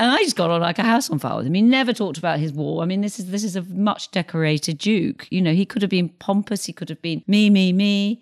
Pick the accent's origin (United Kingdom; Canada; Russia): United Kingdom; Mayfield, South East England; and we were brought up in a beautiful village called Mayfield, absolutely idyllic, classic Sussex village.